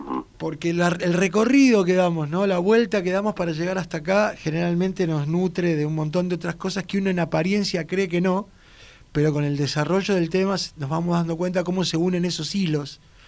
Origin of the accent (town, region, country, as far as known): Argentina